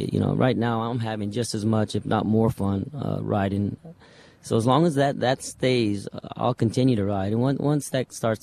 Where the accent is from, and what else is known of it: Roswell, New Mexico, United States; born or raised there